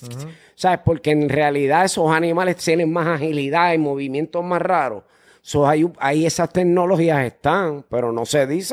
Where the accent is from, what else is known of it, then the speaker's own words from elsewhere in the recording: Carolina, Puerto Rico; Yo soy de Puerto de Carolina, pero en el monte de Canóvanas, para el Yunque, para allá, para Palmasola.